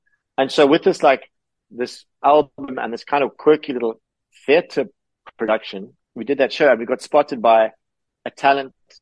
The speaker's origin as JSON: {"language": "English", "country": "Zimbabwe", "tie": "born or raised there", "said": "my life growing up in Zimbabwe, because that's interesting to people."}